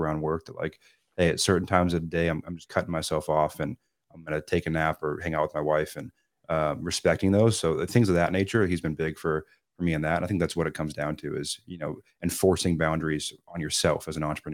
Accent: Seattle, Washington, United States; I'm not a Southern California kid. I'm from Seattle.

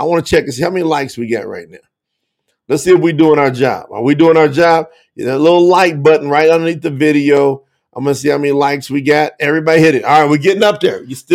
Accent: Winchester, Kentucky, United States; I'm from Kentucky. What's up, Diana? … That's the boy, born and raised, Clark County Hospital, Winchester, Kentucky. Represent. My dad and most of my family's there right now.

